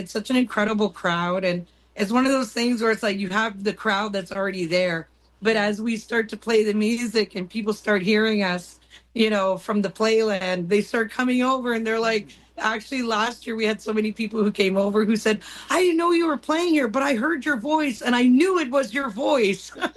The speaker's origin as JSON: {"language": "English", "town": "Wikwemikong", "region": "Ontario", "country": "Canada", "tie": "born or raised there", "said": "I grew up on the Wequemcong unceded First Nations and was surrounded by a lot of love, music, and humor and resilience by example, by the people around me."}